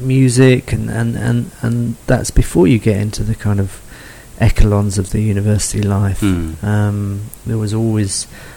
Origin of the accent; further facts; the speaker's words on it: United Kingdom; And that's something, the big difference I found being a Brit. We kind of go all around the world and don't necessarily come back.